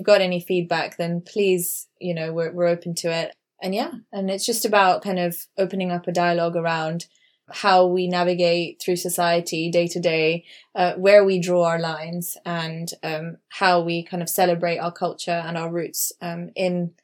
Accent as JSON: {"language": "English", "town": "Barcelona", "region": "Catalonia", "country": "Spain", "tie": "born or raised there", "lives_now": "London, United Kingdom", "said": "I grew up in Barcelona, and I'm of Sindhi heritage"}